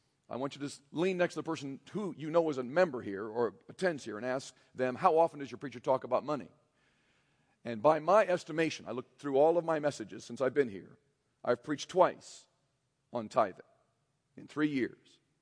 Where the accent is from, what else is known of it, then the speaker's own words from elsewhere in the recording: United States; I'm just like you. I'm an American Christian.